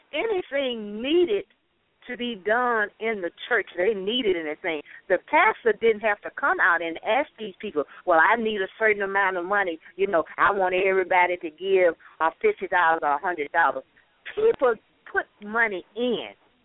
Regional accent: the South, United States; where I'm from the South as well, and I didn't know anything about thrift stores.

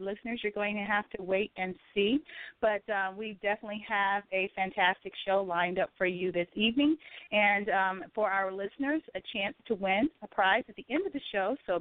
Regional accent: Ohio, United States; And I'm from the Ohio area

